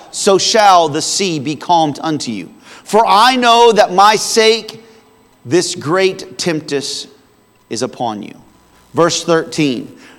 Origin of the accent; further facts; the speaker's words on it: Bloomington, Indiana, United States; My entire life, I was born and raised in Bloomington.